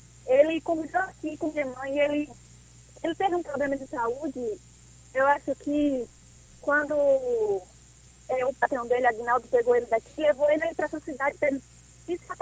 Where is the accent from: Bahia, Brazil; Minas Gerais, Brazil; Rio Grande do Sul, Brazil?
Bahia, Brazil; Boa Nova; Eu sou de Boa Nova, em Trocamento de Boa Nova.